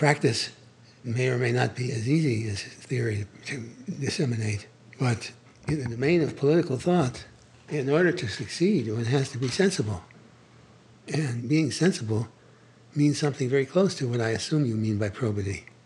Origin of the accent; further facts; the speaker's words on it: Cleveland, Ohio, United States; I was, I thought, superior to all of them because I came from Cleveland.